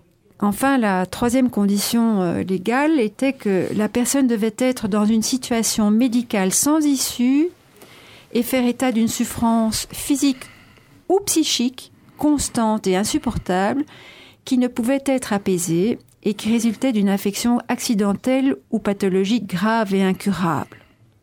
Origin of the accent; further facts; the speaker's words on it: Belgium; chez nous, en Belgique